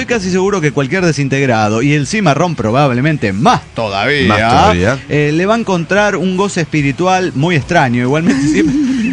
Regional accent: Dallas, Texas, United States; Soy el … de Dallas, Texas.

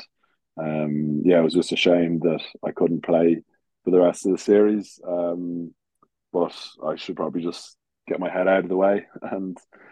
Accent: Ireland; It's always, as Irish cricketers, it's always great to go to these countries that are so passionate about the game. We don't really see that firsthand in our country.

